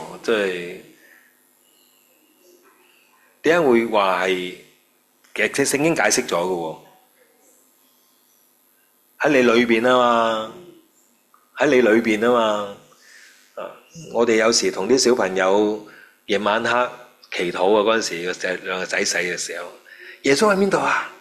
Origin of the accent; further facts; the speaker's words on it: China; 好似我哋中国人所讲啊，修心啊